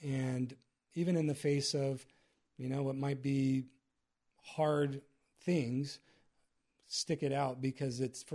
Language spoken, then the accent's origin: English; Arizona, United States; I grew up near Tucson, and Tucson is the University of Arizona, the Wildcats.